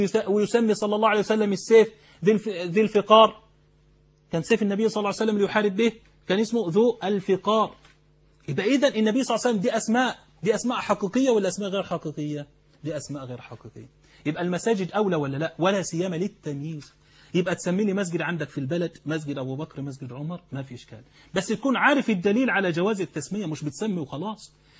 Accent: Egypt; طبعا احنا عندنا في مصر الآن النائب العام يشتغل بالأوراق

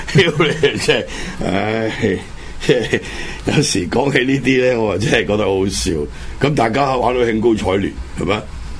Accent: Hong Kong; 但系我哋香港人就全部做捻晒工具投票嘛

